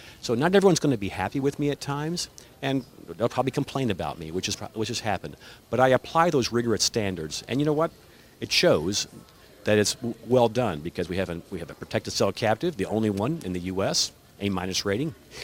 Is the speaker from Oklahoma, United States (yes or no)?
yes; Cleveland, Oklahoma, United States; Oklahoma is my home state. You know, I grew up in a small town called Cleveland, Oklahoma, just west of Tulsa in Pawnee County. So, you know, it's where my extended family lives, where I went to school, college, etc.